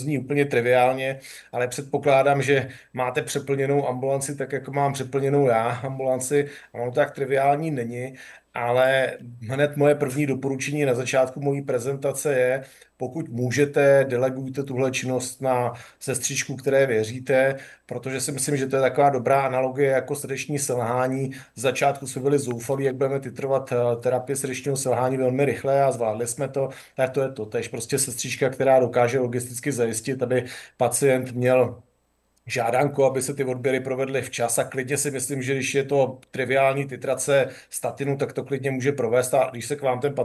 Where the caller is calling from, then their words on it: Chomutov, Ústí nad Labem Region, Czechia; Já vás zdravím z kardiologické ambulance u nás v Chomutově.